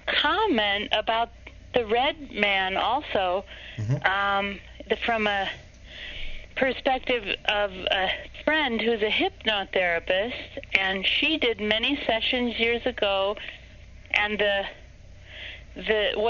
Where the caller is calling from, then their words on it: Santa Fe, New Mexico, United States; I'm calling from Santa Fe.